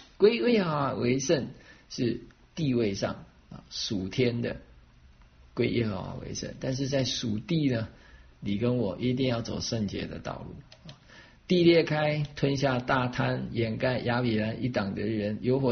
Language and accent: Chinese; Taiwan; 我从台湾来，我都常常怀念台湾美食哈。